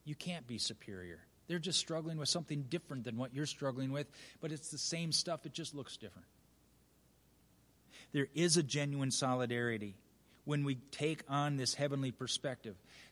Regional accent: Minnesota, United States; I grew up in Minnesota. And the one people group that I did not enjoy at all was this group called Pennsylvanians.

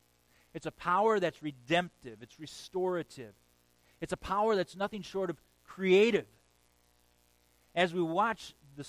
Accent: Minnesota, United States; As most of you know, I grew up in Minnesota.

